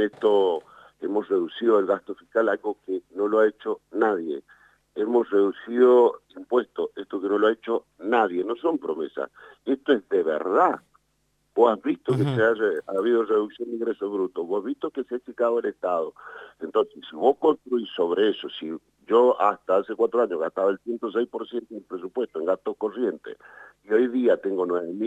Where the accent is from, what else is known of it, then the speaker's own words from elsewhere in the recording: Argentina; Usted o yo tengo 55 años, conocemos estas crisis y sabemos cuánto se quedan y cuánto nos cuesta a nosotros como país y como argentinos salir.